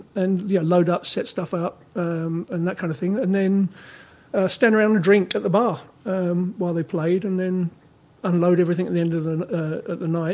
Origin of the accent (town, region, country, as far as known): London, United Kingdom; born or raised there; also born or lived in Sheffield